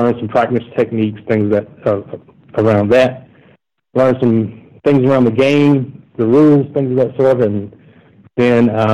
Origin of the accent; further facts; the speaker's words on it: the South, United States; now in Atlanta, United States; as I grew up in the South, so lacrosse wasn't down there.